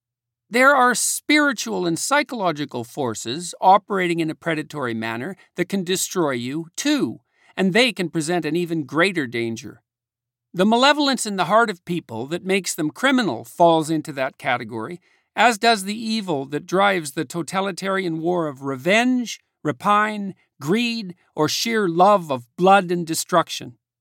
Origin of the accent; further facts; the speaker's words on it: Fairview, Alberta, Canada; Being from northern Alberta, I do not share exactly the same view of nature, since up in my hometown of Fairview, nature was constantly conspiring to freeze its inhabitants to death for 6 months of the year